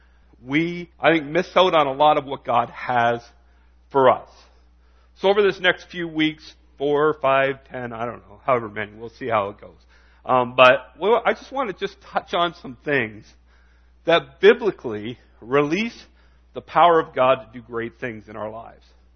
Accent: Canada; There is, as a Canadian society, I think there's a lot of things that we miss out on because in our culture we're kind of reserved.

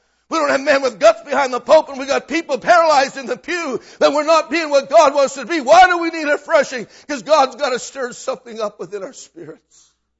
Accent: Western Canada, Canada; You see, I grew up in Western Canada. Look, give me that bottle of water. See, I grew up in the prairie fields. Farmland.

